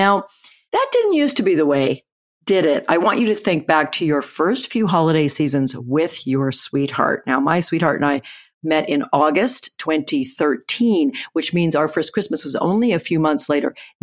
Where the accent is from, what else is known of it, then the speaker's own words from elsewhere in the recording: Canada; I'm Canadian, I don't celebrate American Thanksgiving